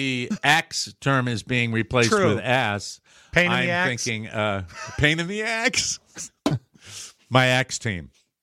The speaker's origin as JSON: {"language": "English", "country": "Ireland", "said": "you will, even though he's Scottish and I'm Irish, you will never take our freedom."}